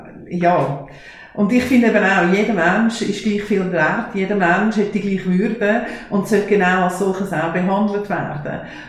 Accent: Schwyz, Switzerland; Wir sind hier im Talkessel der Schweiz aufgewachsen und der Talkessel der Schweiz, der hat nicht so viel Migration gehabt, wie zum Beispiel eine Stadt wie Biel.

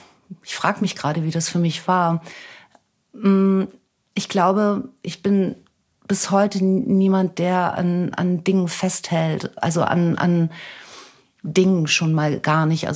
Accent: Germany; Deutschland ist meine Heimat. Ich habe meine Familie, meine Freunde hier, meine Arbeit ist, mein gesamter Lebensmittelpunkt ist hier.

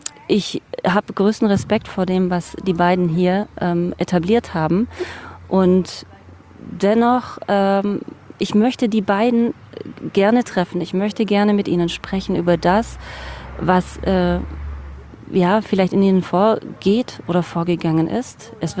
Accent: Biberach, Baden-Württemberg, Germany; born there; Ich bin gebürtige Biberacherin.

